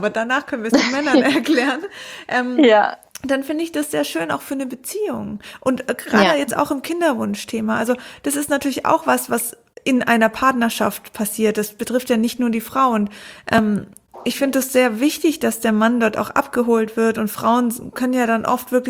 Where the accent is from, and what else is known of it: Konstanz, Baden-Württemberg, Germany